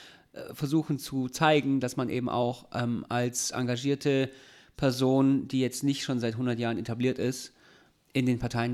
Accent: Ulm, Baden-Württemberg, Germany; in Ulm, meiner alten Heimatstadt

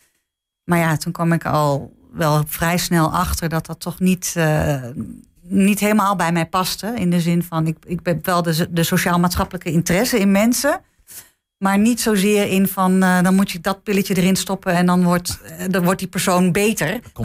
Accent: Hengelo, Overijssel, Netherlands; Ik ben in Hengelo geboren en mijn vader was huisarts.

